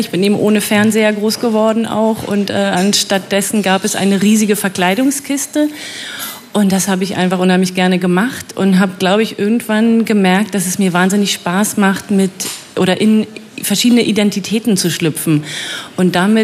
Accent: Berlin, Germany; Ich bin Berlinerin und bin hier am Lietzensee groß geworden, geboren, zur Schule gegangen und dann natürlich geflüchtet in den mehr kreativen Osten.

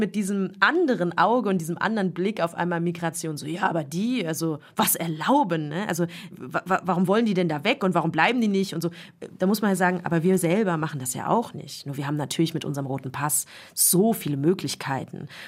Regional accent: Frankfurt, Hesse, Germany; Ich bin Frankfurterin, ich bin zum Studieren aus meiner Stadt weggegangen.

